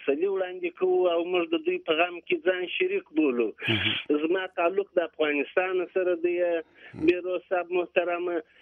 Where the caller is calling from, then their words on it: Kerman Province, Iran; د ایران په کرمان کې یم، په جنوبي شرق کې.